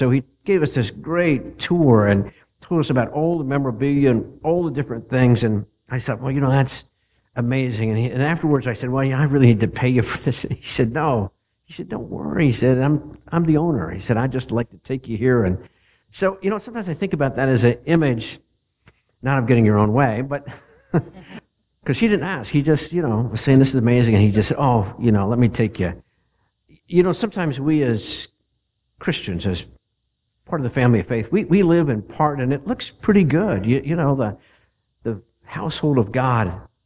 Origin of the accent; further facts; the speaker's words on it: Pennsylvania, United States; I grew up in Pennsylvania. Pennsylvania is a great state for trains